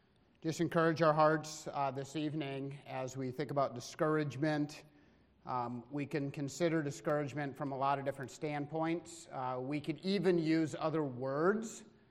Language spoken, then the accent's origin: English; United States; I'm an American.